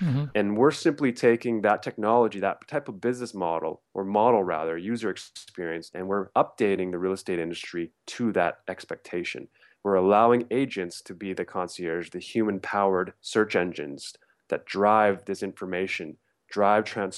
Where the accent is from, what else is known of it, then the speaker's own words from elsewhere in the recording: Canada; And it's because we're Canadian. It's the mentality.